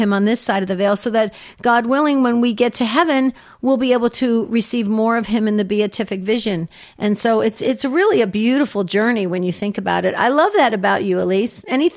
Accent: New Jersey, United States; also born or lived in Arizona; I was raised in New Jersey. After 9/11 happened, I was in Arizona for many years, and I had to go back to Ground Zero.

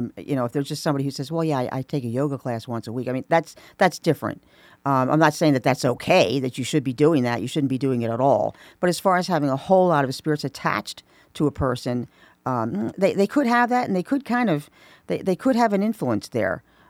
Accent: Philadelphia, Pennsylvania, United States; Yes, my hometown.

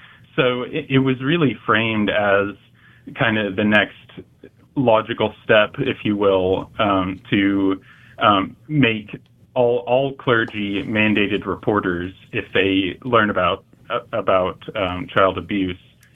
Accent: Missouri, United States; one of them being my home state of Missouri, unfortunately.

